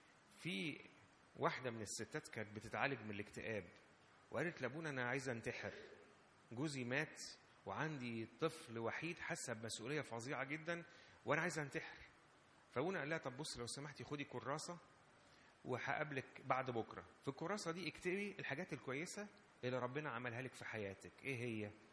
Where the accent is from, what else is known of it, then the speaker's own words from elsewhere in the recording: Egypt; احنا ساعات كمصريين شويه بقى عندنا لما نضحك شويه نقول اللهم اجعله خير